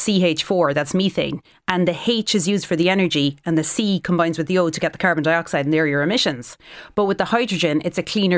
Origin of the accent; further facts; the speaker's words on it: Cork, Munster, Ireland; I am from Cork.